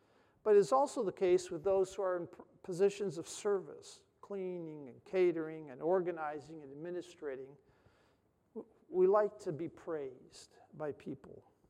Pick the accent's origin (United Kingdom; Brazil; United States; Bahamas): Brazil; I grew up in Brazil. I speak Portuguese like a native.